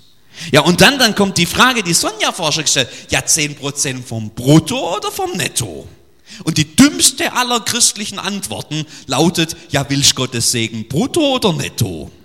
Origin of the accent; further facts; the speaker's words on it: Germany; Und als Deutsche reden wir immer nicht gern über Geld und das ist eigentlich blöd